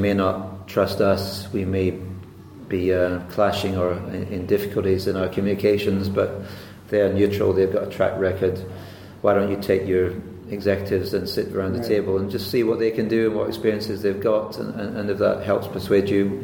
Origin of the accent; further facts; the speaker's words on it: Scotland, United Kingdom; And I'm Scottish, by the way.